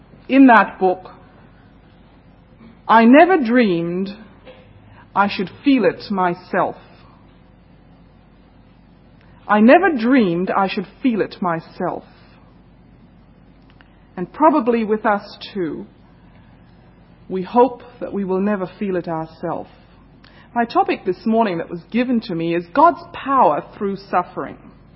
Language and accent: English; India; English is a second language; also born or lived in Canada; now in Australia; I come from India, that's my home, so you will excuse my accent a little bit. I've been in Australia just 4 years, and I've lived in Canada for about 10 years, on and off.